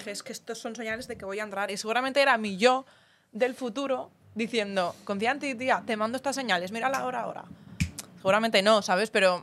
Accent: Valencia, Valencian Community, Spain; Y el 1 de marzo en Valencia, en mi tierra

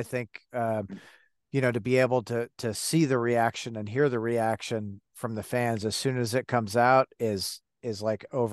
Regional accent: Detroit, Michigan, United States; So I grew up in Detroit, and we used to go over to London.

